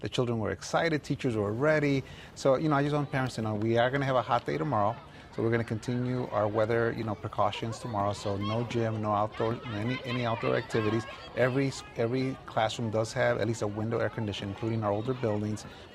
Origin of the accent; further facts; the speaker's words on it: Chicago, Illinois, United States; I'm an optimist. I'm a Chicago kid. You know, I grew up in Chicago. I know the politics.